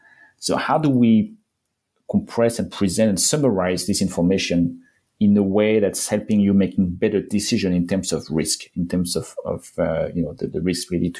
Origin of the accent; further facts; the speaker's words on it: France; moved away as an adult; now in Chicago, United States; I grew up in France, moved to the United States in 2005 for grad school, and then moved from grad school to Chicago